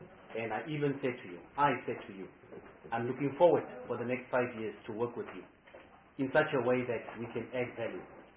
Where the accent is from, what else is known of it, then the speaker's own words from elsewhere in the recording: Northern Cape, South Africa; I'm speaking about the Northern Cape in particular because I'm coming from the Northern Cape.